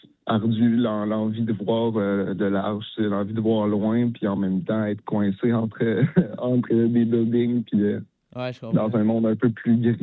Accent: Petite-Vallée, Quebec, Canada; T'sais, moi, je viens de la Gaspésie, puis

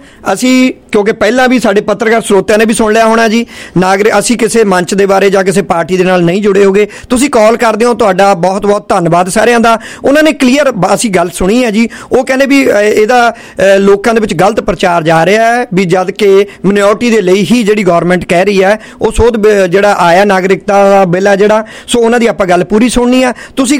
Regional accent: Mustafabad, Punjab, India; also born or lived in Khamano; ਬਕਾਇਦਾ ਅਸੀਂ ਪਿੰਡ ਦੇ ਰਹਿਣ ਵਾਲੇ ਹਾਂ, ਬਸੀ ਪਠਾਣਾ ਦੇ ਕੋਲ ਸਾਡਾ ਪੁਰਾਣਾ ਪਿੰਡ ਹੈ ਮੁਸਤਫਾਬਾਦ, ਧੁੰਦਾ ਲੋਹਾਰੀ, ਉਧਰਲੇ ਪਿੰਡ ਪੈਂਦੇ ਨੇ ਸਾਡੇ, ਪਿੰਡ ਦੇ ਵਿੱਚੋਂ ਰਹਿ ਕੇ ਆਏ ਹਾਂ, ਬਾਅਦ 'ਚ ਖਮਾਣੋ ਮੂਵ ਹੋਏ ਹਾਂ।

